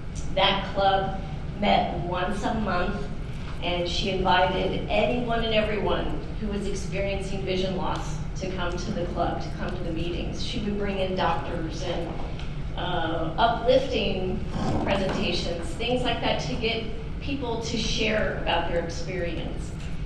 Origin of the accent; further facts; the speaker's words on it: San Antonio, Texas, United States; Hello everyone … from San Antonio.